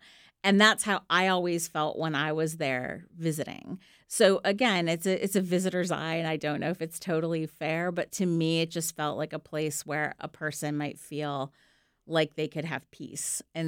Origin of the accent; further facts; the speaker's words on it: Pennsylvania, United States; I grew up outside Philadelphia, and I watched the Phillies.